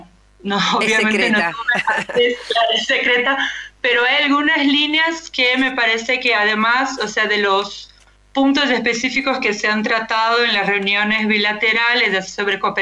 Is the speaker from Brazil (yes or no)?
yes; Brazil; now in Mexico; No, bueno, yo soy brasileña.